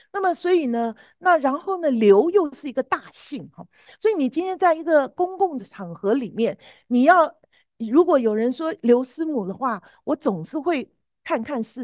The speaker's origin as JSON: {"language": "Chinese", "country": "China", "said": "因为我觉得我们中国人呐，讲到梅花，好像是一个中国人的代表"}